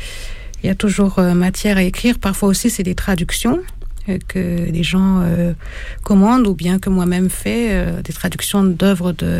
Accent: Antananarivo, Analamanga, Madagascar; born there; Je suis né à Madagascar.

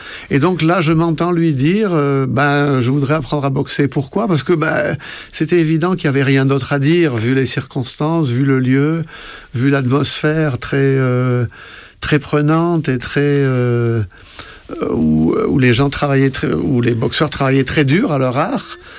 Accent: France; moved away; comme évidemment je venais de France

